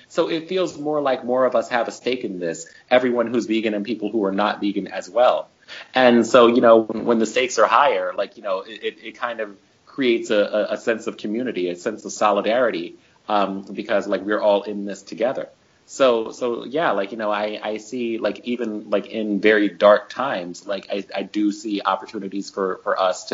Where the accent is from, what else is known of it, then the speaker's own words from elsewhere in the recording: United States; that's quite appalling to me, as an American and as a Black person